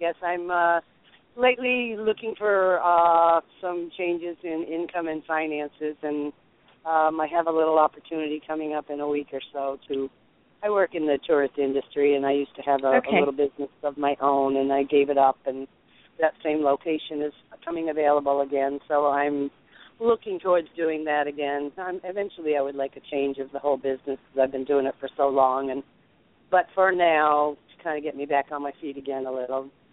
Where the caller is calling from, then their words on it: Kissimmee, Florida, United States; Kissimmee area.